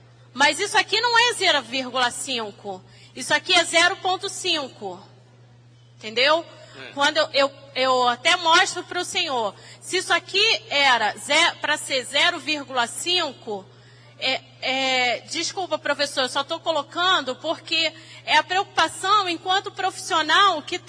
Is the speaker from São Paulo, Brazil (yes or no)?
no; Rio de Janeiro, Brazil; sou do Rio de Janeiro, sou professora de Braille do Benjamin Constant.